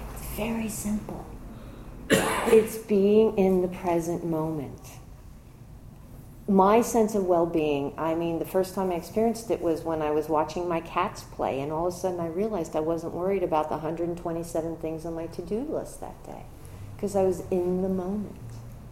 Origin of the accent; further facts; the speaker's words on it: New York, United States; accent: New York; I started telling the story with my New York accent